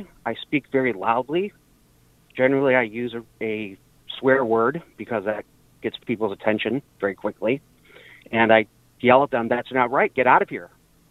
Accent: Midwest, United States; Being a small man growing up in the Midwest, there are a lot of big people that picked on me

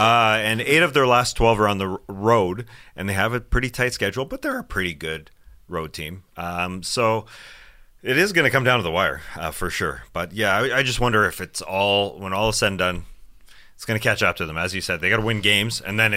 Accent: Canada; We're Canadian. Some of us are Canadian here.

